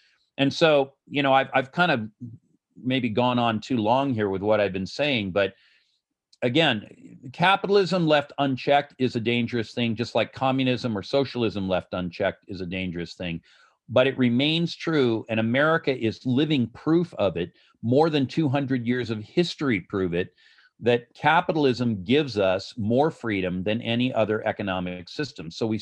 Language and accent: English; Los Angeles, California, United States; I can also think of Tom Bradley of Los Angeles, my hometown.